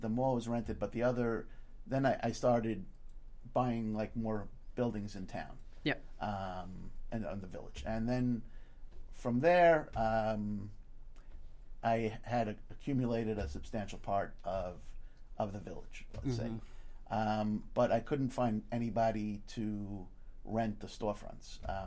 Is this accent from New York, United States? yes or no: yes; Brooklyn, New York, United States; But I'm from Brooklyn, New York. I went to college in Oneonta.